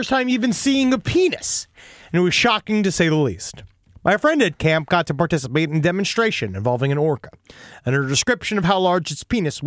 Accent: Houston, Texas, United States; I grew up in the Houston area. So we visited SeaWorld San Antonio as a, quote, vacation destination often.

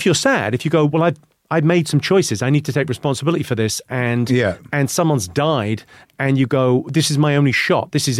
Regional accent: Slough, South East England, United Kingdom; I grew up in a place called Slough, in and around Slough. So Irish immigrant parents, so first generation immigrant to the UK.

